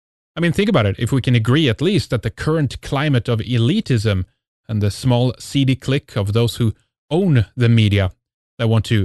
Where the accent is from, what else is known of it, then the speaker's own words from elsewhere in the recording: Sweden; English is a second language; I'm from Sweden, and this is an independent radio program